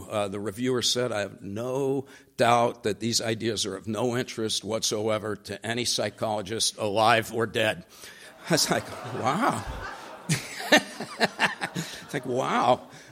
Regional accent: New Jersey, United States; I grew up in New Jersey. I have a lot of these.

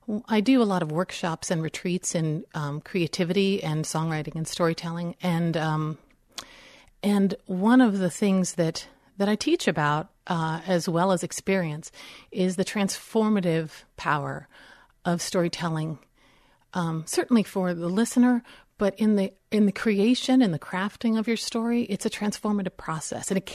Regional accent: Washington, District of Columbia, United States; I'm from Washington, D.C. I was not a city slicker, but I was definitely not a Western girl

